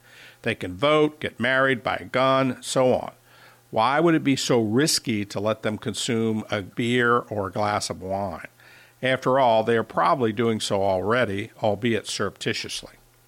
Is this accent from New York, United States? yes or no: no; New Orleans, Louisiana, United States; As a young man growing up in New Orleans, the drinking age for me was 18.